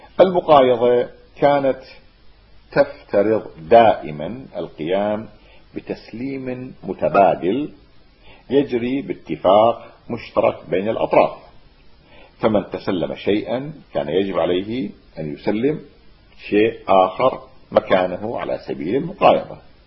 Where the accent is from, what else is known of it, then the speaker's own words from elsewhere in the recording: Iraq; لأنه بالمصطلح الدارج عندنا في العراق نقول سلم بلم